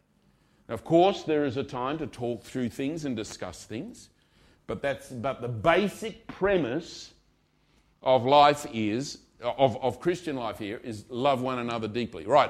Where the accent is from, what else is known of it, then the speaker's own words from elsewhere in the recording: Australia; As an Australian, I find it funny.